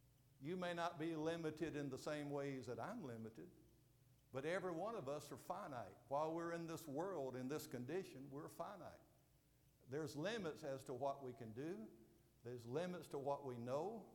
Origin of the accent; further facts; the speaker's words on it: Gainesville, Georgia, United States; born there; I have been all my life. I was born twice in Gainesville, Georgia, just up the road to the northeast. Mama told me about the first one in 1942